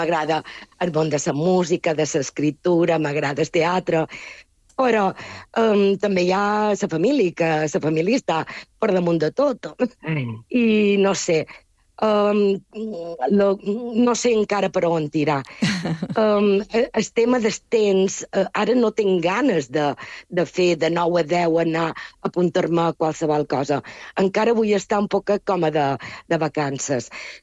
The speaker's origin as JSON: {"language": "Catalan", "town": "Palma", "region": "Balearic Islands", "country": "Spain", "said": "Que sí, som de Palma"}